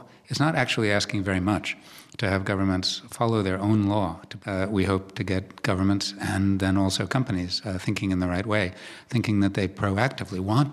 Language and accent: English; United States; moved away as an adult; now in Europe; coming to Europe about 18, 19 years ago as an American who'd practiced this in the United States